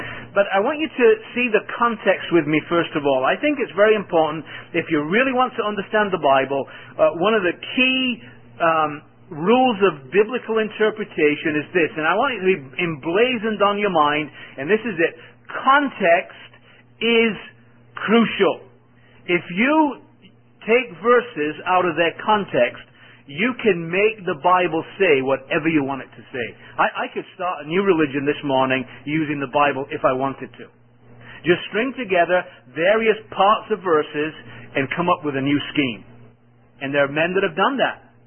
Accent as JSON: {"language": "English", "region": "England", "country": "United Kingdom", "tie": "born there", "said": "But as an Englishman, by birth"}